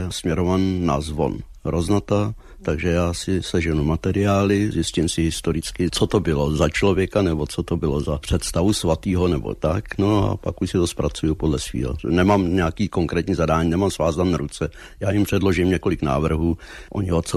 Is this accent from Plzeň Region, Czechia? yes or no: yes; Plzeň, Plzeň Region, Czechia; Jsem rodák z Hálkovky, teda z jižního předměstí.